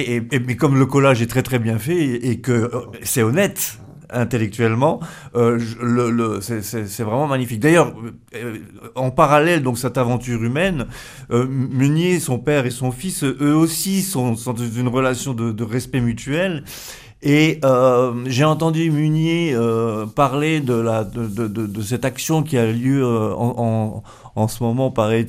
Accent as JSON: {"language": "French", "region": "Grand Est", "country": "France", "said": "Salut camarade, je suis Lorrain, je tenais à le dire."}